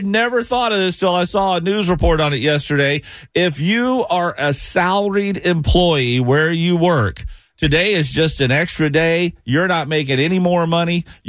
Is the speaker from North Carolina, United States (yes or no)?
no; Tennessee, United States; Marty, I grew up in Tennessee, right outside of Nashville, and a big part of my summers were spent at the Opryland Amusement Park.